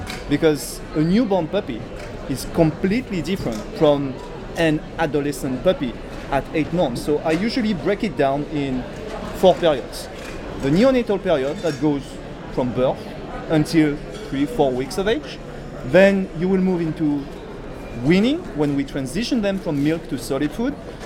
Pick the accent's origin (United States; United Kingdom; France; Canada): France; accent: French; with my French accent, sometimes it doesn't come out properly